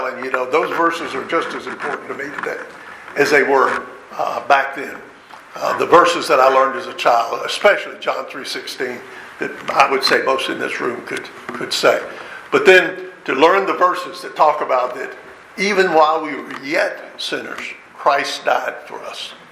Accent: United States; I told him … I was from the United States. I worked for the sheriff's office.

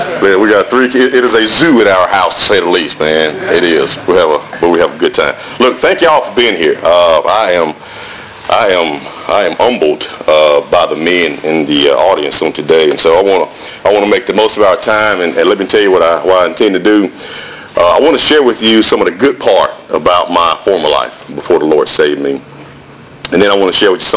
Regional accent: Birmingham, Alabama, United States; When I was growing up in Birmingham, Alabama played all their home games at Legion Field.

